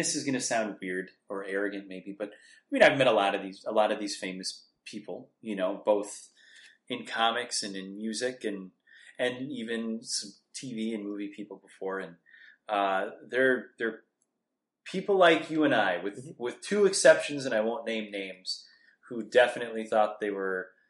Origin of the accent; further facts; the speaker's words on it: Wisconsin, United States; and I mentioned that I was from Wisconsin, and we were talking about, you know, the differences and similarities between Wisconsin and Scotland living